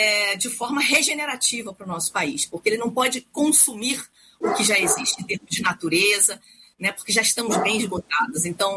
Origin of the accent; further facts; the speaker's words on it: Rio de Janeiro, Brazil; Eu venho do Rio também